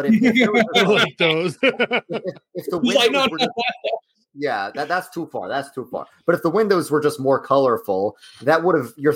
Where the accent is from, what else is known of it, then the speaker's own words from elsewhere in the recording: New York, United States; Well, I study in Texas, but I was from the New York City metro area, so not the city, but right outside the city.